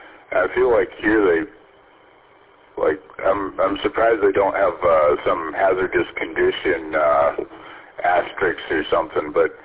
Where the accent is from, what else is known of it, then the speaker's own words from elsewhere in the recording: Tennessee, United States; I'm on vacation from Tennessee.